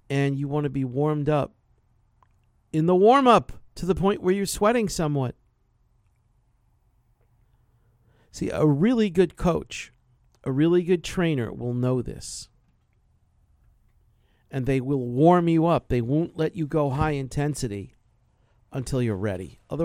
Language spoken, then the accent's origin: English; New York, United States; I'm from New York, man. Badminton, get out of here.